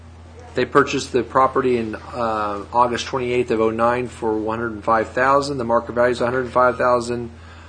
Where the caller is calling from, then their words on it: Missouri, United States; I'm calling from Taney County, Missouri.